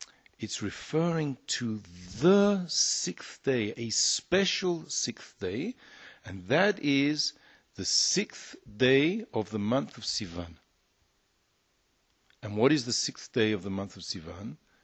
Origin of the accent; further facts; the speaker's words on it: London, United Kingdom; I remember as a child, growing up in London